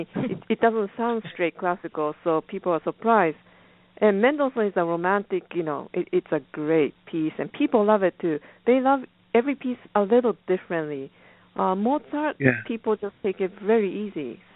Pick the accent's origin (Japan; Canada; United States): Japan; When we grew up in Japan, the music was quite important in elementary school.